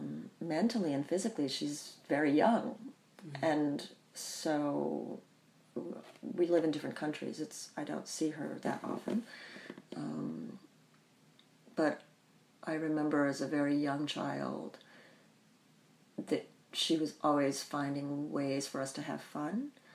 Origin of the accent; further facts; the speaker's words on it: Bahamas; also born or lived in United States; I grew up in the Bahamas, and I was born in the United States